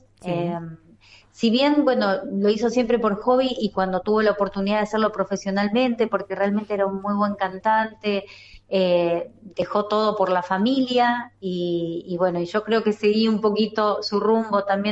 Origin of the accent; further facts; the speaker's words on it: San Fernando, Buenos Aires Province, Argentina; en los clubes de allá de Zona Norte, donde soy yo, de San Fernando, de Tigre, San Isidro.